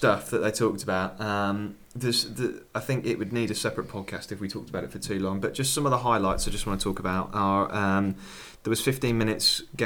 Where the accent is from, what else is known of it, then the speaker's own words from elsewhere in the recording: England, United Kingdom; Maybe being English, I just didn't really British didn't really pick up on a lot of that sort of.